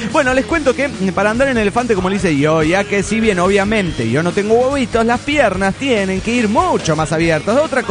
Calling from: Querétaro, Mexico; soy el hechicero de Querétaro, México

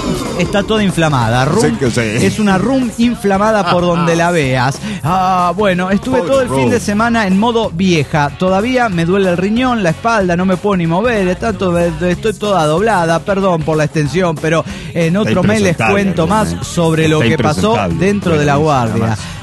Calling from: Neuquén, Argentina; de Neuquén, Argentina.

